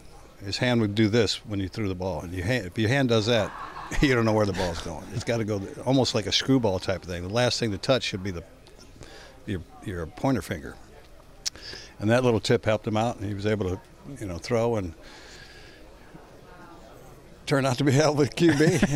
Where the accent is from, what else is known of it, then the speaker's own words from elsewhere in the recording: California, United States; I grew up in California. I grew up with the Brothers and the Mexicans. I grew up a Catholic kid. Never even heard the word Mormon until I moved to Utah.